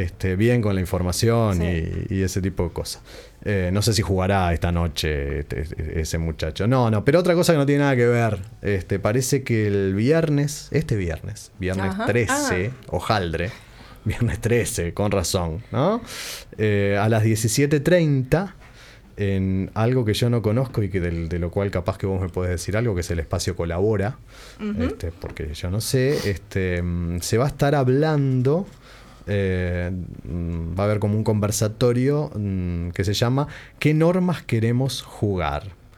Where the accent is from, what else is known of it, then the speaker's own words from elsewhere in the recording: Uruguay; Pero, soy uruguayo y me quejo.